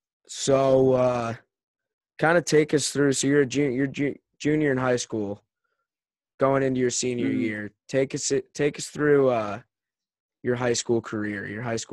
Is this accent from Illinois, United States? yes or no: yes; Chicago, Illinois, United States; I'm from Chicago, so, you know, I'm a big Northwestern fan.